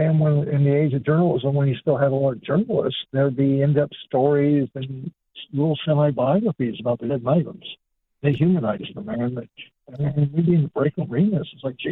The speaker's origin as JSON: {"language": "English", "town": "Tucson", "region": "Arizona", "country": "United States", "said": "I'm actually from Tucson"}